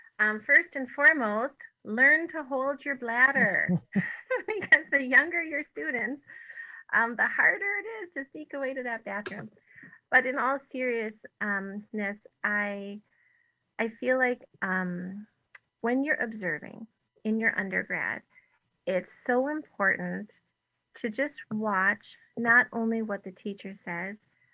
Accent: Howards Grove, Wisconsin, United States; For example, where I grew up in Howards Grove, just north of Sheboygan, my grandparents told me that our local church held their services in German until the outbreak of World War II.

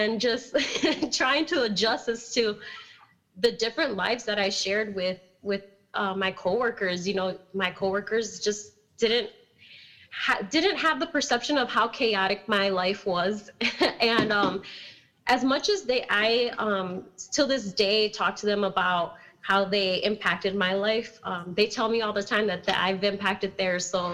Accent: Milwaukee, Wisconsin, United States; also born or lived in Sheboygan; I was born in Sheboygan, but I was raised here in Milwaukee South Side. So I've spent all of my life on the South Side.

